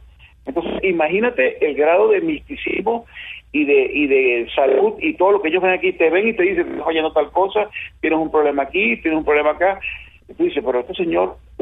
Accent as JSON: {"language": "Spanish", "country": "Venezuela", "lives_now": "Mexico City, Mexico", "said": "Yo soy venezolano, vivo en México"}